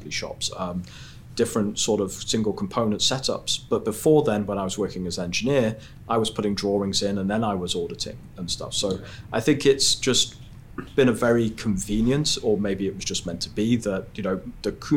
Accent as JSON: {"language": "English", "region": "England", "country": "United Kingdom", "also_born_or_lived": "Sweden", "said": "as an English person going into that environment, you know, I came from England with 5 years work experience, moved to Sweden"}